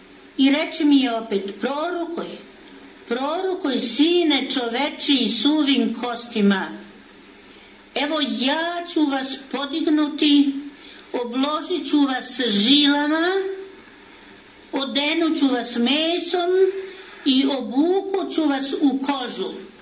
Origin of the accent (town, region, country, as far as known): Serbia